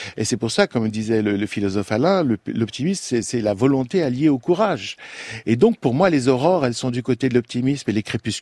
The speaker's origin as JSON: {"language": "French", "town": "Lyon", "region": "Auvergne-Rhône-Alpes", "country": "France", "said": "on me disait oui, et d'où viens-tu? J'ai de Lyon, mais avant."}